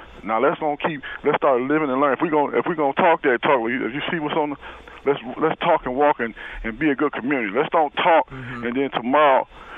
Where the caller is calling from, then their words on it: Chicago, Illinois, United States; So y'all, you know, I'm listening from Chicago.